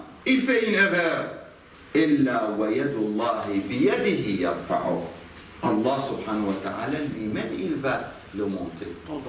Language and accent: French; Karbala, Karbala Governorate, Iraq; J'ai dit je suis de Karbala. Il a dit Karbala, ça veut dire vous êtes chiite? Je dis oui, je suis chiite.